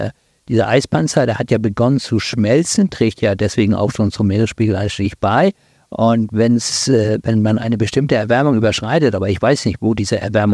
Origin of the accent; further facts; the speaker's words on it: Hamburg, Germany; born there; ich bin ja in Hamburg geboren, wahrscheinlich hört man es auch.